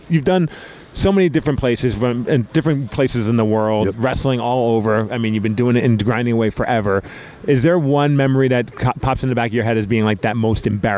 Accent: Brooklyn, New York, United States; I'm a New York guy. I grew up in New York, so in Brooklyn, right by Kings Plaza Shopping Mall.

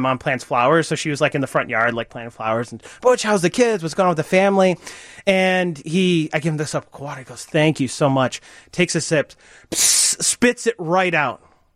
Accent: Illinois, United States; I grew up in the Chicago suburbs and, you know, tree-lined street, everything that you kind of think of a majestic childhood, if you will.

